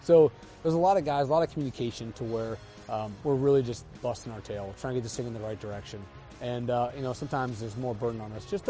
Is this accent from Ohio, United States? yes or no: yes; Canton, Ohio, United States; now in Columbus, United States; We started in Cleveland. Home is Columbus for me. Born and raised in Canton. We're trying to get everywhere at Northeastern Ohio.